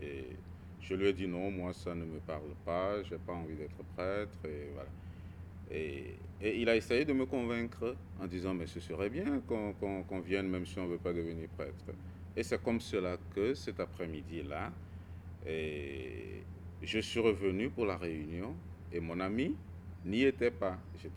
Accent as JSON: {"language": "French", "town": "Sokodé", "region": "Centrale", "country": "Togo", "said": "je suis originaire du Togo. Je suis né le 4 octobre 1976, donc j'ai bientôt 42 ans."}